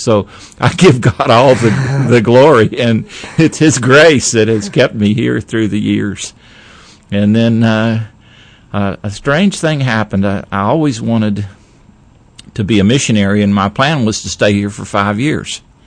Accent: the South, United States; Well, I grew up in the South, and I had a wonderful Christian family.

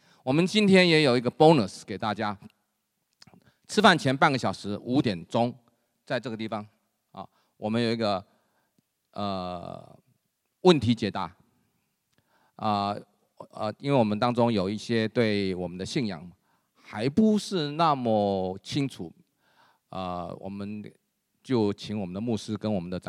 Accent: Guangdong, China; 你的普通话比我的广东话好太多了，虽然我是广东人。

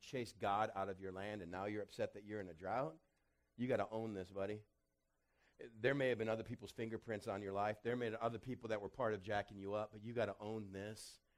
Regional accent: Texas, United States; We grew up in West Texas where you were like in a drought your entire life. And we grew up 20 miles outside the city of El Paso, far, far West Texas.

